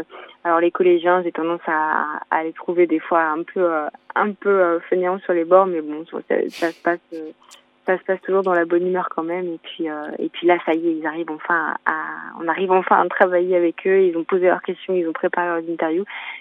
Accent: Boulogne-sur-Mer, Hauts-de-France, France; Alors, je suis moi originaire du Pas-de-Calais, hein. Je suis originaire de Boulogne-sur-Mer, donc de la côte d'Opale.

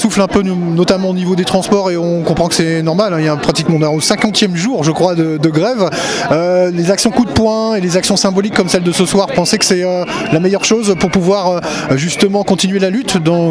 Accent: Arras, Hauts-de-France, France; On est d'Arras.

